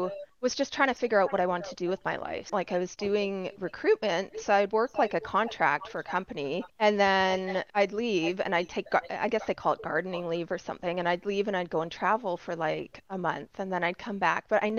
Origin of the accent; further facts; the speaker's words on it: Edmonton, Alberta, Canada; now in United States; I'm Canadian. I live in the States now, but I grew up in Western Canada in a place called Edmonton, which is like one of the coldest places on earth.